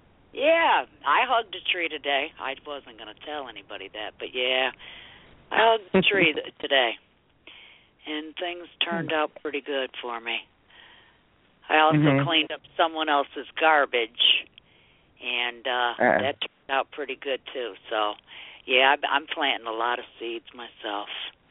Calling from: Illinois, United States; I'm calling from Illinois, Solana.

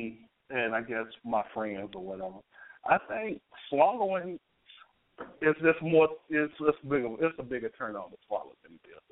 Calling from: Memphis, Tennessee, United States; calling from Memphis.

